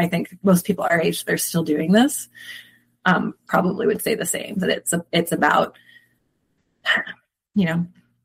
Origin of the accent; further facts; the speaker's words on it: East Coast, United States; So I, unlike the three of you guys, I grew up on the East Coast.